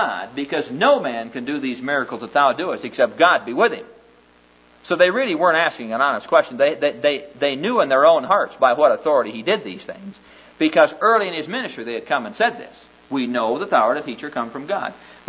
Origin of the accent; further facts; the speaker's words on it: Neola, Iowa, United States; I'm from Neola, Iowa. You know, Neola, Iowa. That's a small little dinky town out in the middle of Iowa. Well, it's not in the middle, but it's out kind of the southwest corner.